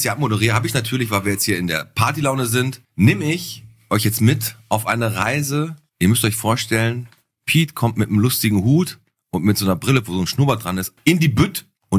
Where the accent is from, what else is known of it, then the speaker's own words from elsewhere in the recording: Bottrop, North Rhine-Westphalia, Germany; Ich komme aus Bottrop, das erkennt man daran, dass ich grundsätzlich schlechte Laune habe, aber trotzdem hier geblieben bin.